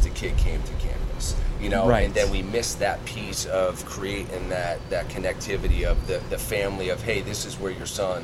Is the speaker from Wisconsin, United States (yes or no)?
no; New York, United States; okay, well, you know I'm from New York, Dave, but now you want to know where I'm calling you from?